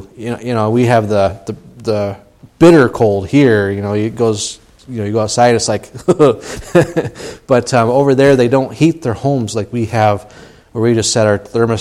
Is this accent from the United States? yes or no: yes; United States; accent: American; now in Ireland; as you noticed, I don't have a thick Irish brogue, for some reason, Lord kept me to have my American accent. And so whenever I start talking to anybody, immediately they know I'm an American.